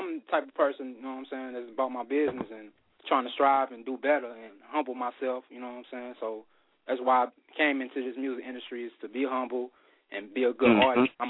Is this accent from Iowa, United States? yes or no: no; East St. Louis, Illinois, United States; I'm from East St. Louis, Illinois.